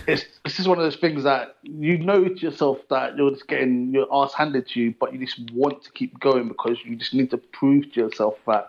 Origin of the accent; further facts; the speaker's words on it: Nigeria; because I'm originally from Nigeria